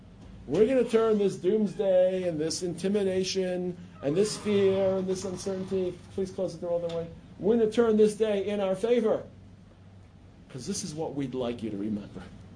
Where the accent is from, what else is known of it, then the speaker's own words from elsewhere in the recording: Brooklyn, New York, United States; See, I come originally from Brooklyn. Whole different culture, trust me.